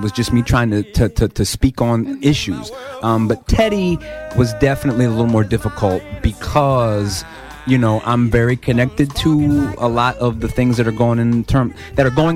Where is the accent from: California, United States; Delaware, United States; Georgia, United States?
Delaware, United States; and we're all from Delaware.